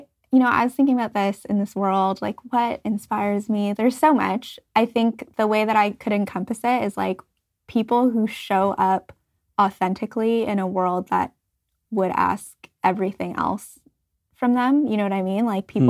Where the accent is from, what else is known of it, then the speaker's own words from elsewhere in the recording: Canada; I'm Asian Canadian. I am second generation Canadian, specifically of Chinese and Filipino descent.